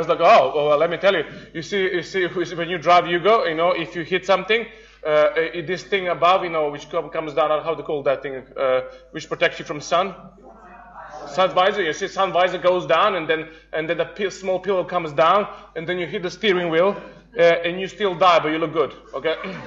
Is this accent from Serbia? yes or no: yes; Serbia; You see, I come from Serbia. If you're from East Europe, you would know one thing for sure.